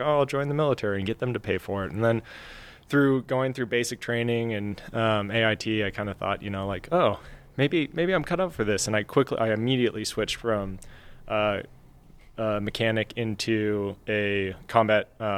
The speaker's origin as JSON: {"language": "English", "town": "Boise", "region": "Idaho", "country": "United States", "tie": "born or raised there", "also_born_or_lived": "California", "said": "I'm from Boise, Idaho. I grew up here. I'm a Californian, you know, God forbid. But I lived here for most of my life. So my mom moved me here when I was a kid."}